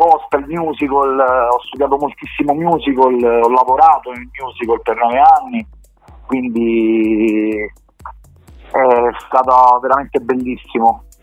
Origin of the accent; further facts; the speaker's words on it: San Felice Circeo, Lazio, Italy; qui al mio paese, a San Felice Circeo